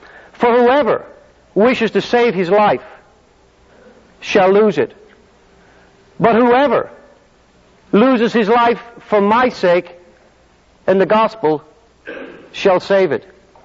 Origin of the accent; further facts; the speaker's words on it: Ireland; When I grew up in Ireland, one of my best friends used to love to gamble.